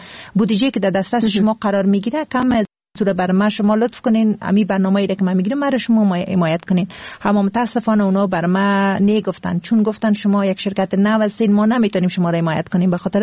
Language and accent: Persian; Kabul, Afghanistan; خودم از کابل هستم